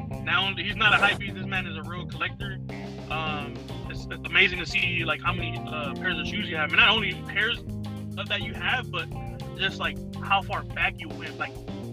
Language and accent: English; Florida, United States; I'm born and raised in Florida.